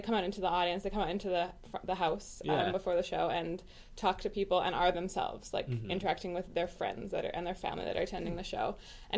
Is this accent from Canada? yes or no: yes; Edmonton, Alberta, Canada; I'm from Edmonton